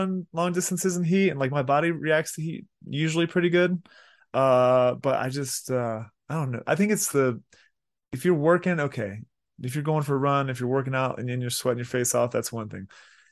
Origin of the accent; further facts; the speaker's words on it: Florida, United States; Like, I grew up in South Florida